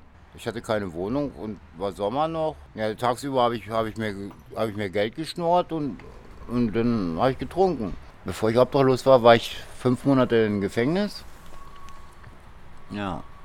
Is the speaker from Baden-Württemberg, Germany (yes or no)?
no; Braunschweig, Lower Saxony, Germany; Braunschweig. Ich habe mein Leben lang hier gewohnt, eigentlich.